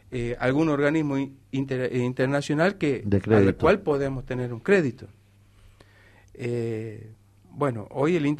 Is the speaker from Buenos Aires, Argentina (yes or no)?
no; San Miguel de Tucumán, Tucumán, Argentina; esa es una ambición que tenemos como tucumanos y como ciudadanos de San Miguel de Tucumán